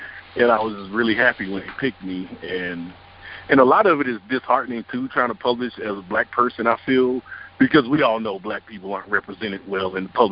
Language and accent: English; West Virginia, United States; Usually if I tell people I'm from West Virginia, they say, oh, I've been to Richmond before.